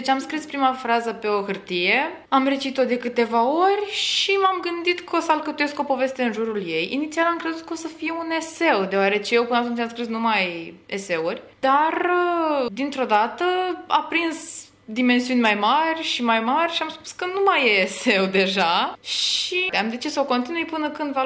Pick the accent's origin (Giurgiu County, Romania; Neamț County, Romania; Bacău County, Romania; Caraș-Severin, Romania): Bacău County, Romania; Onești; sunt din Onești, am 15 ani